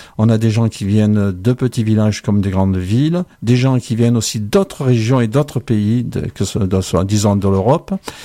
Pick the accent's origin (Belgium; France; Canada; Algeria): France; Provence-Alpes-Côte d'Azur; Moi, je viens de l'autre vallée du Verdon, donc il n'y a pas d'olivier